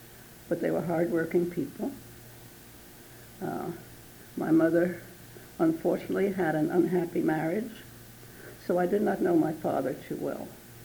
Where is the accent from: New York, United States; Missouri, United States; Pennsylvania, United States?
New York, United States; New York City; born there; Well, I was born in New York City, New York, of immigrant parents. My father came from Poland, and my mother from Ukraine.